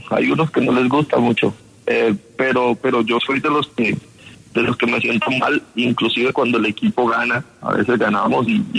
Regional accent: Colombia; nosotros como jugadores colombianos

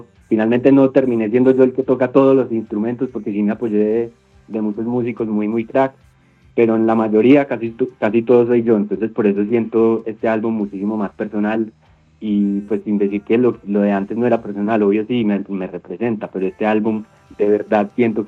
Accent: Manizales, Caldas, Colombia; Yo cuando venía a Manizales, yo soy de Manizales, cuando venía a vacaciones

